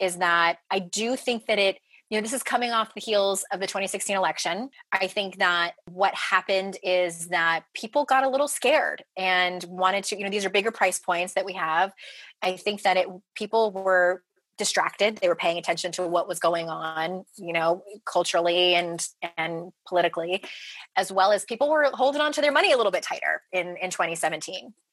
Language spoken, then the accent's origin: English; San Diego, California, United States; moved away as an adult; Well, we are, you know, we're originally from San Diego. It's where I was born and raised, spent 36 years there. And we're now in North Carolina.